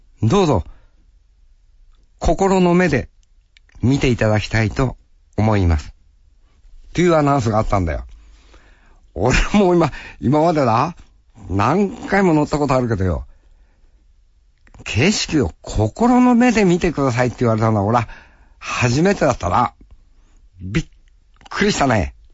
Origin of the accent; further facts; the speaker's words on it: Hokkaido, Japan; 俺はお前ね、北海道生まれの北海道育ちなのにね、もう寒がりだからな